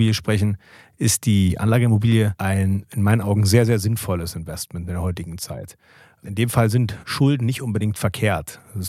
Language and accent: German; Berlin, Germany; Genau, es war in Tegel, da wo ich groß geworden bin.